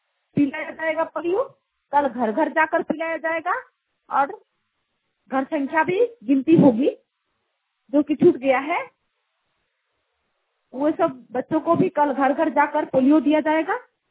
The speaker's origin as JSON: {"language": "Hindi", "town": "Hendaljuri", "region": "Jharkhand", "country": "India", "said": "मेरा गांव है हेंदलजुरी।"}